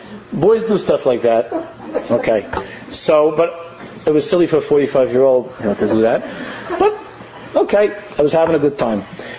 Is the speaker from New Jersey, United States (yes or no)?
no; New York, United States; You know, I grew up in New York and as boys, we were very much into sports.